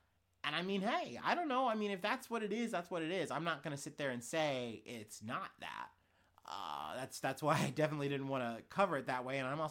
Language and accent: English; Ohio, United States; because, you know, I'm from Ohio, so that's a very touchy subject.